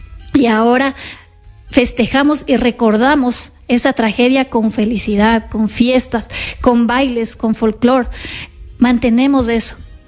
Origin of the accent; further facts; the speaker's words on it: Ecuador; como ecuatorianos nos gusta ser los únicos